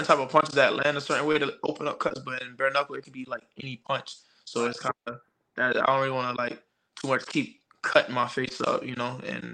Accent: Miami, Florida, United States; You know, Miami. I'm not from Broward County, but Miami and Broward is, you know, we right here, like in Florida.

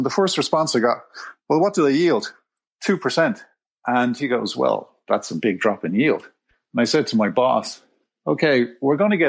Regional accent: Dublin, Leinster, Ireland; And by the way, I'm from Dublin, Ireland. My accent probably gives it away.

